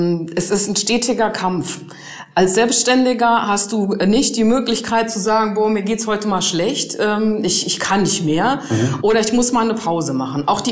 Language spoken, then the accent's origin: German; Giessen, Hesse, Germany; dann nur in meiner Heimatstadt Gießen.